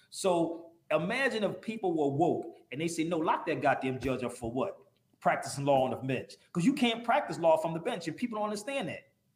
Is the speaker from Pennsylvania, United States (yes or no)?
yes; Philadelphia, Pennsylvania, United States; Do you know, growing up in Philly, and that's why I said we need to have these types of panel discussions.